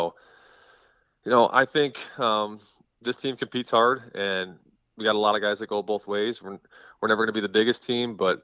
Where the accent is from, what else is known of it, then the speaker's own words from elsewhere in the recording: Oxford, Michigan, United States; Well, I am born and raised in Michigan, in Oxford, so this is kind of full circle for me.